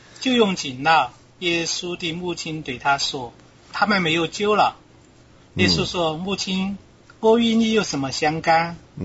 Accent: Sichuan, China; accent: Sichuan; 我想我从小在四川话里没有讲过

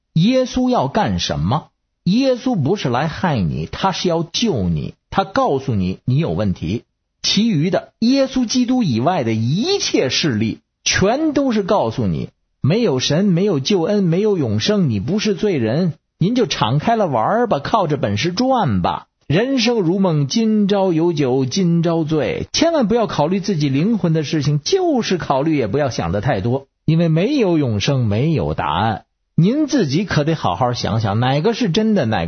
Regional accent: Beijing, China

